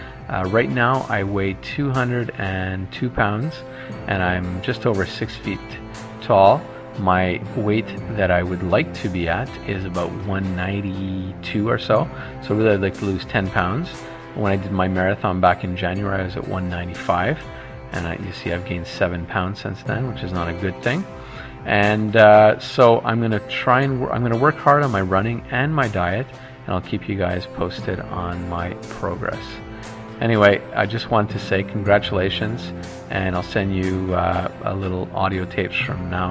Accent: Hemingford, Quebec, Canada; my hometown of Hemingford, which is south of Montreal, Quebec.

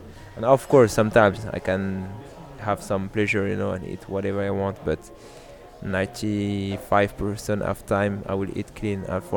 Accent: Clermont-Ferrand, Auvergne-Rhône-Alpes, France; now in Paris, France; I live in Paris, but I am originally from Clermont-Ferrand. It's a city in the center of France. My parents are born and raised in Algeria, and after they came here, and I'm born in France. But I got two nationalities and the two passports.

